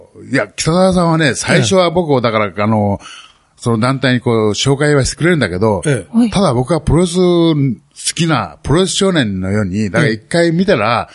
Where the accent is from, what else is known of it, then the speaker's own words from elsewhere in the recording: Musashi, Oita, Japan; ちょうど僕の田舎が大分県の武蔵町っていうね、